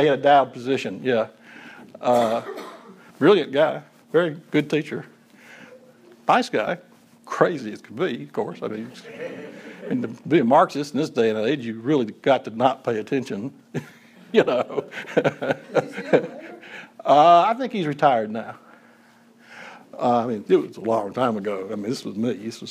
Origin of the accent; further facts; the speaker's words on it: Russellville, United States; I grew up in Russellville, and so I am as enculturated in Church of Christness as one can be, okay?